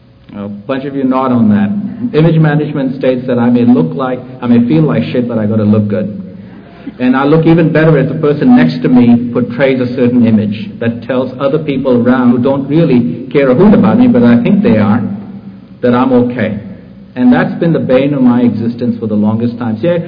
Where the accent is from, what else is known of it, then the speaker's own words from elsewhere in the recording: Mumbai, Maharashtra, India; moved away as an adult; Like, I grew up in Bombay, India. I left the shores of Bombay at the age of 22